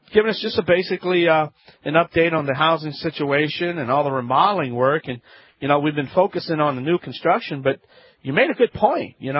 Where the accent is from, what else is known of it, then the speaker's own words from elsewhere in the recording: Louisiana, United States; I'm the Cajun contractor here